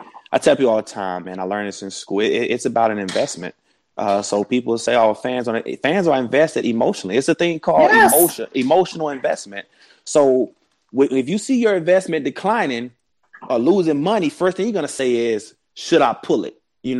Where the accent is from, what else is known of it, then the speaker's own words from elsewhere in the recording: Dallas, Texas, United States; Growing up in Dallas, seeing that star, you don't know who the coaching staff is as a kid.